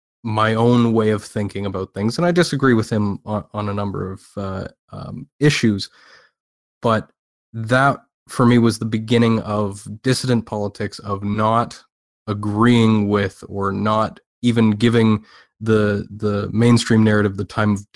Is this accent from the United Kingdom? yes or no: no; Canada; Well, I'm Canadian. Most people probably know that who have heard of me. I live in a houseboat on James Bay.